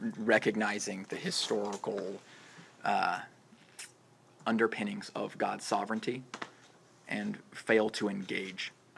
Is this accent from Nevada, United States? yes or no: no; Clovis, California, United States; I would not tell people when they asked me where I was from that I was from Clovis. Why? Because the immediate next question was, where's Clovis? Nobody knows where Clovis is. If I say I'm from Fresno, they know where I'm from.